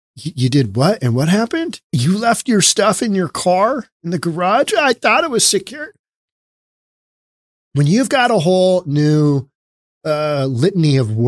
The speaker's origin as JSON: {"language": "English", "town": "Seattle", "region": "Washington", "country": "United States", "said": "I'm from Seattle, but yeah, I know that much."}